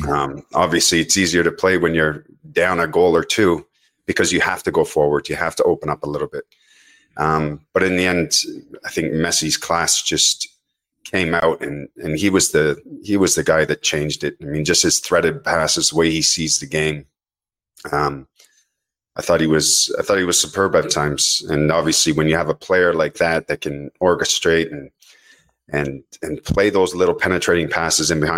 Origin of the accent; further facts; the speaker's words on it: Canada; because we are Canadian